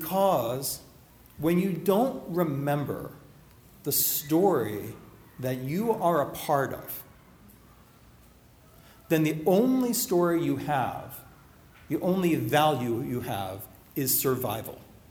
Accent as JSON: {"language": "English", "region": "Pennsylvania", "country": "United States", "tie": "born or raised there", "said": "I grew up in the Quaker state, so we got all you beat. I love Quaker. So Pennsylvania, right, Dutch and German."}